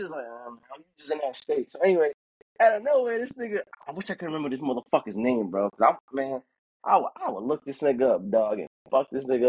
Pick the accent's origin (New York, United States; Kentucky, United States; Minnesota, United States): New York, United States; Queens; born there; Says I was born in Queens, like, oh, so you from New York?